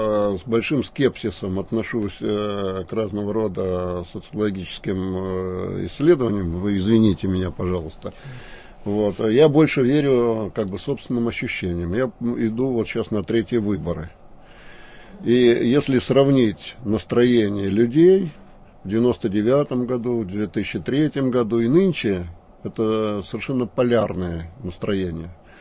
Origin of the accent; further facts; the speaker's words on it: Far East, Russia; вот у наших соседей, китайцев, я с Дальнего Востока, есть такая поговорка.